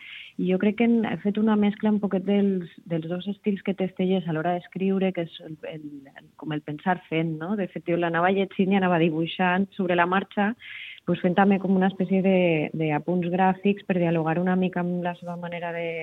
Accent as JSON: {"language": "Catalan", "town": "Picanya", "region": "Valencian Community", "country": "Spain", "tie": "born or raised there", "said": "jo m'he criat en Picanya, en un poblet que està allà a l'Horta Sud, que justament està arrelada a tot l'ambient de cooperatives de taronja allà en València."}